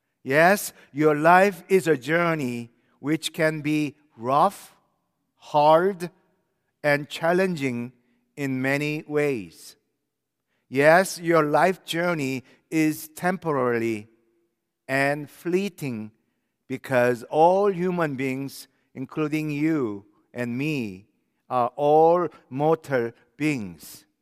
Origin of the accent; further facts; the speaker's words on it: South Korea; moved away as an adult; now in United States; I traveled mostly to my home country, South Korea, with my family several times, and I loved every moment of those overseas trips. I cannot believe that it has been over 40 years since I immigrated into this United States of America.